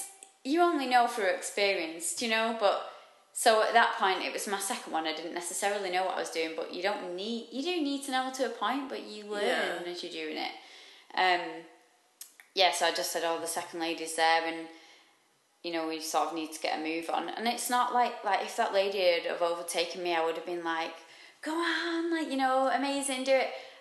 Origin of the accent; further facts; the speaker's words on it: Manchester, North West England, United Kingdom; Although I'm from Manchester, I should love the rain.